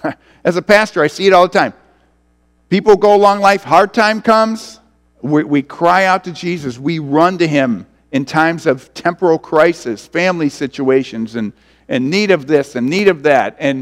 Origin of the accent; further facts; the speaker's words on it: United States; I was raised in a Christian home. I was raised in America.